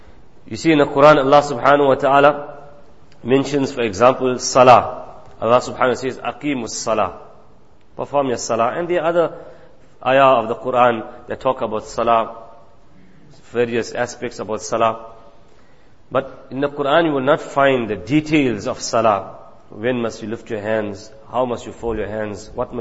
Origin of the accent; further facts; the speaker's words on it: South Africa; As a South African citizen, we are allowed what is called freedom of testation.